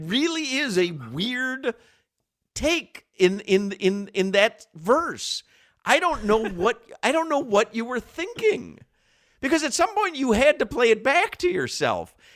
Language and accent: English; Miami, Florida, United States; Damn, Solana, I was raised in Miami.